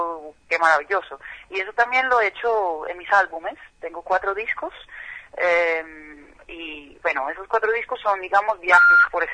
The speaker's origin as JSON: {"language": "Spanish", "country": "Netherlands", "second_language": "Spanish", "lives_now": "Medellín, Colombia", "said": "yo soy holandesa, pero vivo en Medellín"}